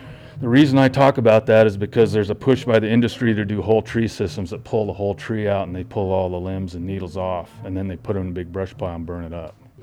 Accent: Auberry, California, United States; I'm from Auberry, California. I've worked in the forest most of my life.

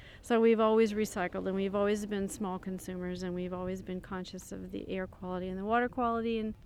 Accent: Colfax, California, United States; I'm from Colfax, California, which is a very small town in the foothills, about 2,500 feet.

